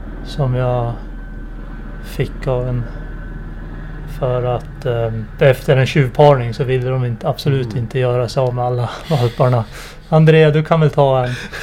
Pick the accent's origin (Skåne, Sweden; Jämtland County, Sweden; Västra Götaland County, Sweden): Jämtland County, Sweden; Storlien; born or raised there; also born or lived in Östergötland